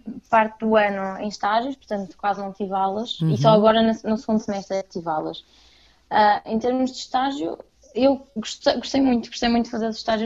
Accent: Vila Nova de Gaia, Porto, Portugal; now in Lisbon, Portugal; Eu estudo em Gaia, aliás, eu estudo em Lisboa, mas sou de Gaia

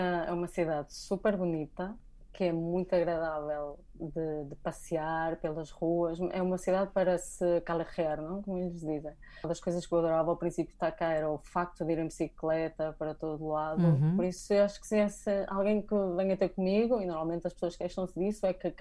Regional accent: Portugal; moved away as an adult; eu saí de Portugal porque não queria ser Recibo Verde e aqui agora sou freelancer.

